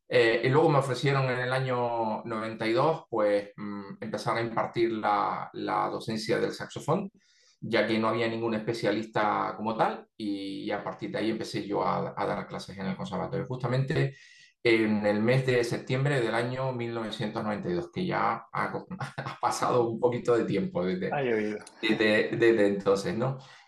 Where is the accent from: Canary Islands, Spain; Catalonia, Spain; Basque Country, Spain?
Canary Islands, Spain; Arucas; en la banda de mi pueblo, en Arucas, en el año 81